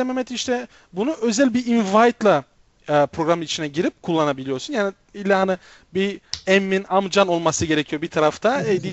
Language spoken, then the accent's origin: Turkish; Brussels, Brussels-Capital Region, Belgium; Değilim. Belçika, Brüksel. Doğma büyüme buralıyım.